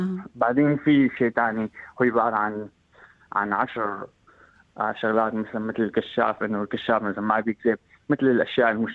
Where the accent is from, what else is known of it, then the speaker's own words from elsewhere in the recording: Syria; لأننا كسوريين يعني صرنا بكل مكان حال الكرة الأرضية